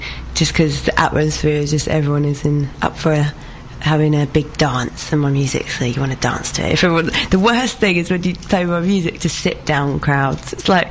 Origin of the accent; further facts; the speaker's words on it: Norwich, East of England, United Kingdom; I'm going to be playing is my hometown, Norwich, on the 31st, which is my birthday.